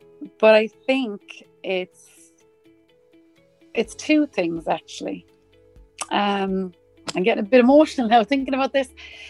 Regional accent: Munster, Ireland; We are Irish by blood and by, as I say, Munster to the core, myself, even though I'm living in Leinster, God help me.

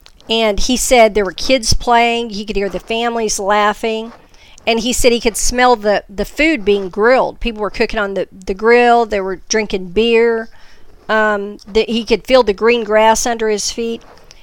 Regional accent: the South, United States; I called it a tornado because I'm from the South.

